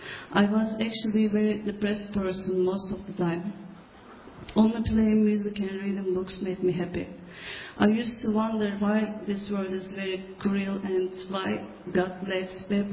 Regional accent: İzmir, Turkey; English is a second language; moved away as an adult; I am from Turkey, west part of Turkey, which is close to Ephesus. I came to leave this country last year on October.

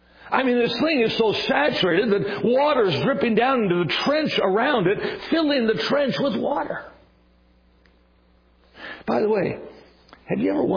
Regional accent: Wisconsin, United States; Now, I'm not an outdoorsman. I grew up in Wisconsin. I grew up on a dairy farm, and I spent certainly a lot of time outside.

